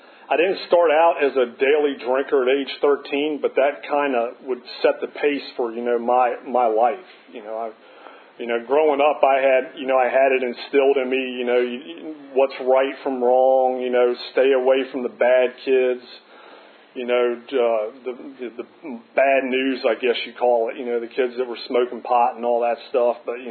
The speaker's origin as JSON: {"language": "English", "town": "Charlottesville", "region": "Virginia", "country": "United States", "tie": "born there", "said": "I was born in Charlottesville in 74, you know, typical, you know, middle class subdivision, nothing crazy."}